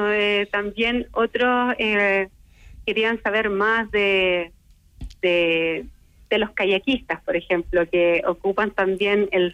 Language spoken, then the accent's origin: Spanish; Chile; Necesitamos poner más en valor como chilenos nuestros territorios